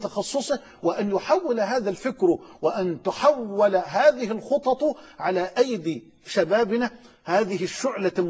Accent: Egypt; مؤسساتنا في بلدنا مصر مليئة بالشرفاء، مليئة بالأطهار

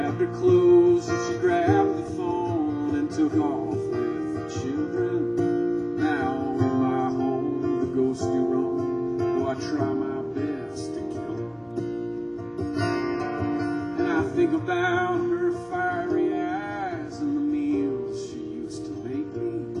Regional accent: Colorado, United States; my mom used to make us these egg and olive sandwiches, and I grew up in Colorado

